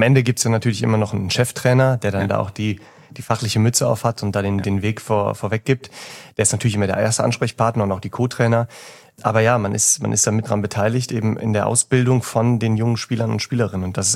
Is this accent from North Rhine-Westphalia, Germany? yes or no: yes; Cologne, North Rhine-Westphalia, Germany; ich komme ursprünglich hier aus Köln